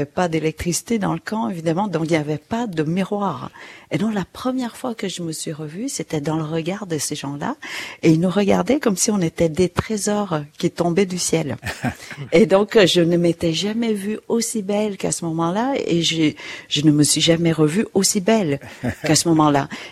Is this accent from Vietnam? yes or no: yes; Ho Chi Minh City, Vietnam; je suis d'origine de Saigon, du sud du Vietnam.